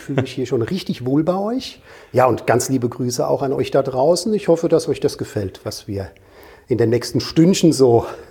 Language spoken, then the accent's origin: German; Rhineland-Palatinate, Germany; Bin, was man vielleicht auch noch ein bisschen raushört, ein gebürtiger Rheinhesse, komme also aus Rheinland-Pfalz, aus der wunderschönen Gegend, wo der tolle Wein wächst, direkt am Rhein.